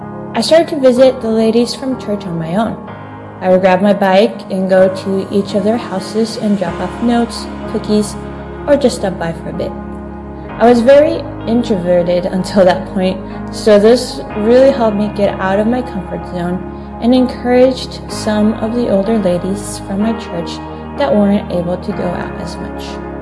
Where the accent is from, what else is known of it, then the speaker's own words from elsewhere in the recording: Argentina; I am a missionary kid born and raised in Argentina.